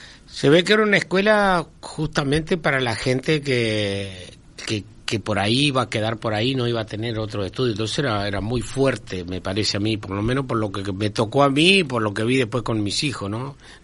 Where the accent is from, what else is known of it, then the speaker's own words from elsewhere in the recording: Melo, Cerro Largo, Uruguay; born there; En realidad nací en Melo, pero mi familia es toda de Fraile Muerto.